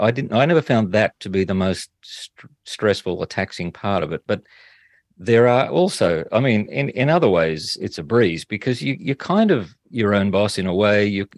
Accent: Toowoomba, Queensland, Australia; And then I went back to my hometown of Toowoomba and joined a ministry team

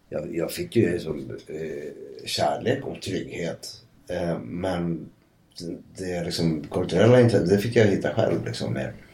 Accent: Södertälje, Stockholm County, Sweden; jag kommer ju från Södertälje. Och det är ju så att det är bara 3 mil från Stockholm. Jag kan aldrig bli Stockholm.

